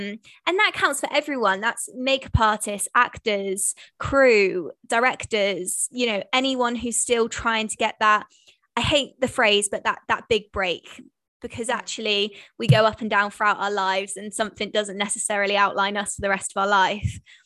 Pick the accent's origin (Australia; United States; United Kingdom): United Kingdom; I think being a British, the minute anyone pays you a compliment, you just want to like squirm into a corner and hide, don't you?